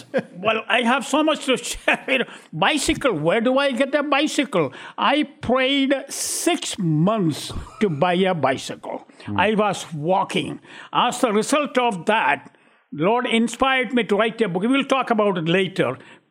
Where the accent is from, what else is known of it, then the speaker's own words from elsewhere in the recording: Kerala, India; English is a second language; St. Thomas came to India, it's a state called Kerala, in 52 A.D., and he preached in my home state